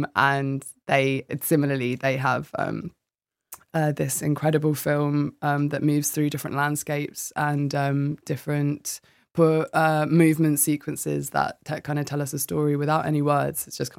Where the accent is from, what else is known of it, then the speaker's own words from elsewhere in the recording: Cork, Munster, Ireland; born there; moved away; So I'm Irish. We were born in Cork, moved over. My dad and my mum are both, my mum's Passage West, my dad's North Cork.